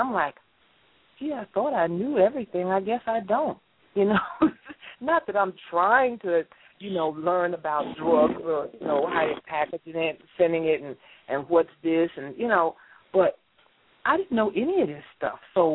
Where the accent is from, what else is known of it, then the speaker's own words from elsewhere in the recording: Newark, New Jersey, United States; born there; And I was born in Newark, New Jersey. And as we know, you know, they call it Brick City